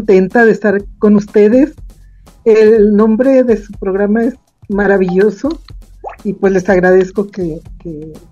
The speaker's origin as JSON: {"language": "Spanish", "region": "Mexico City", "country": "Mexico", "tie": "born there", "also_born_or_lived": "Michoacán / Quintana Roo / Oaxaca", "said": "Yo nací en Ciudad de México, pero mis papás eran de Guerrero y siempre buscando pues un lugar donde estar mejor, donde hubiera escuelas, donde hubiera trabajo. Pues hemos estado en Michoacán"}